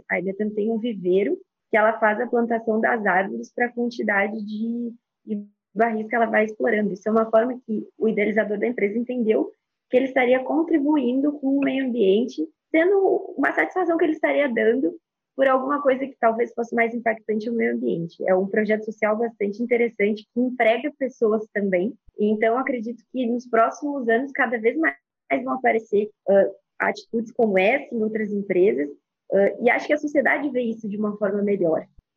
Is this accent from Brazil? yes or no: yes; Pelotas, Rio Grande do Sul, Brazil; now in Macaé, Brazil; Eu sou natural do Rio Grande do Sul, em Pelotas, onde eu fiz faculdade